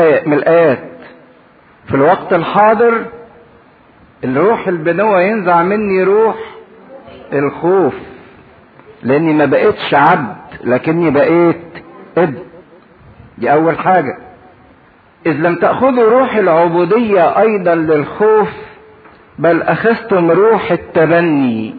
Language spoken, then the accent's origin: Arabic; Upper Egypt, Egypt; احنا عندنا في الصعيد